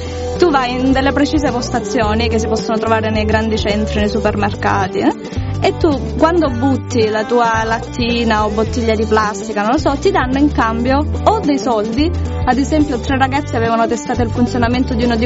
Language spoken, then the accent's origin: Italian; Apulia, Italy; Nel mio paese c'è un calendario